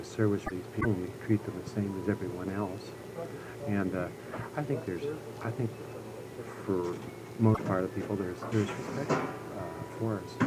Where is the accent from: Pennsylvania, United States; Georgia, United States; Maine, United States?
Pennsylvania, United States; Farrell; being born and raised in Farrell and the recreational facilities that I knew as a child